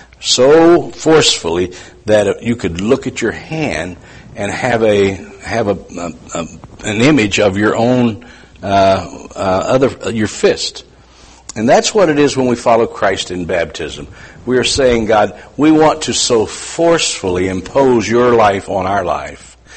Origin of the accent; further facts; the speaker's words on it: West Virginia, United States; born there; I was born in West Virginia, And in West Virginia, you can marry at 7.